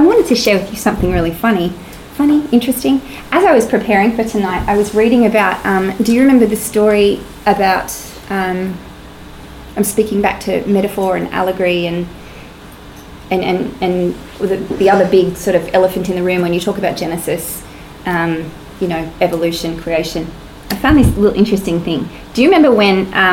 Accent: Newtown, New South Wales, Australia; Jonathan and I come from Newtown.

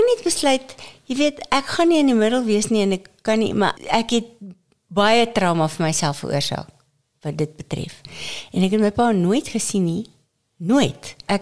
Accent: Nigel, Gauteng, South Africa; born there; Wel, ek is gebore in 1952 in Nigel.

